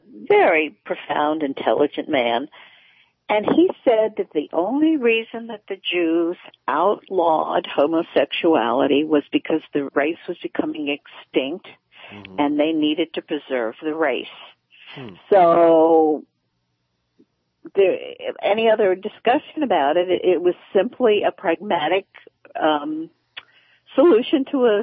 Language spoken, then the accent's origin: English; New York, United States; I'm also from New York, another New Yorker, and I went to the City College.